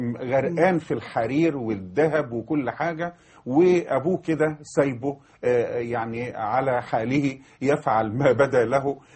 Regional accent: Egypt; بالنسبة لنا إحنا كمصريين بالذات يا جماعة

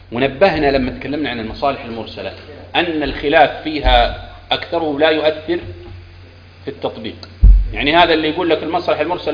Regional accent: Saudi Arabia; الآن عندنا في بلادنا المملكة العربية السعودية

